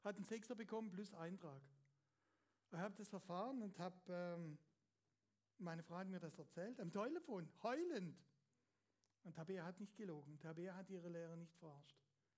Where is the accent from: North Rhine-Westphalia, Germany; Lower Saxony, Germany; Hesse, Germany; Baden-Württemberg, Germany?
Baden-Württemberg, Germany; accent: Swabian; ich schwätze aus Schwäbisch